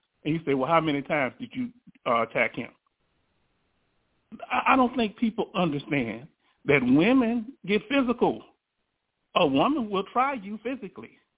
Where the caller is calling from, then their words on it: Richmond, Texas, United States; out of Richmond, Texas.